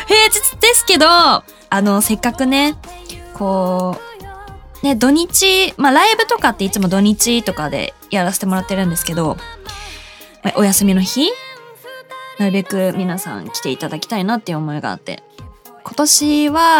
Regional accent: Saitama, Japan; これ地元埼玉武蔵浦和

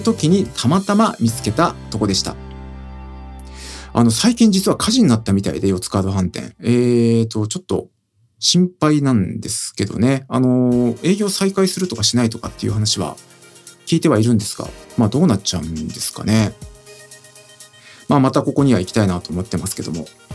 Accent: Saitama, Japan; now in Mitaka, Japan; 個人的には地元埼玉、あとは今私が住んでいる三鷹市、まあ井の頭公園のあたりですね、

